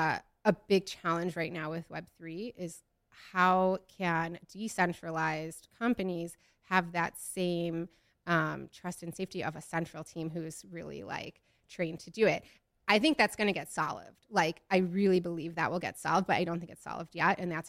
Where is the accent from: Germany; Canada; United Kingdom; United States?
United States; Midwest; I'm from the Midwest. I just like am who I am.